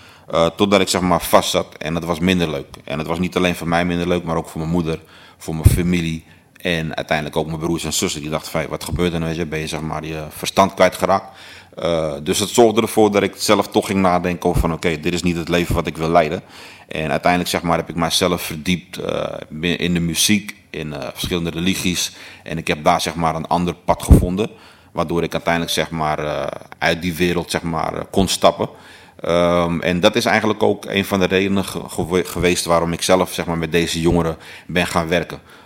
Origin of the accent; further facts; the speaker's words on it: Amsterdam, North Holland, Netherlands; Zoals u dat misschien kan horen aan mijn accent, ik kom uit Amsterdam, Amsterdam-West. En geboren en getogen